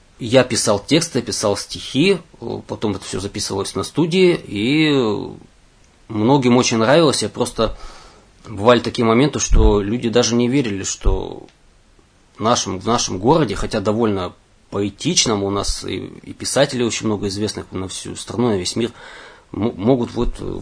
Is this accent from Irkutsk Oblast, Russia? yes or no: yes; Irkutsk, Irkutsk Oblast, Russia; в моем родном городе Иркутске я приносил около 50 стихов